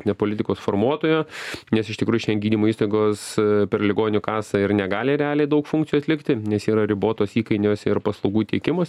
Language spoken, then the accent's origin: Lithuanian; Samogitia, Lithuania; kadangi aš esu iš Žemaitijos, iš mažosios Lietuvos regiono